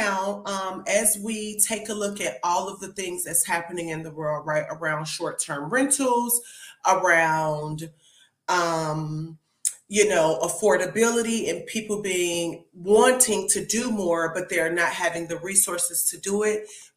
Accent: Chicago, Illinois, United States; also born or lived in Miami; I'm born and raised in Chicago, lived in Miami for 11 years, and then now making my transition to New York.

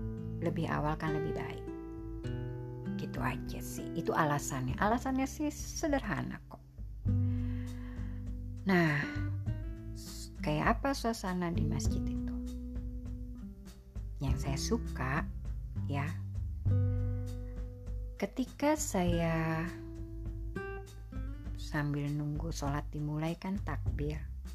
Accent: Indonesia; Oh, kamu dari mana? Saya dari Indonesia. Dan muslimah di Indonesia umumnya kalau sholat pakai mukena gitu kan.

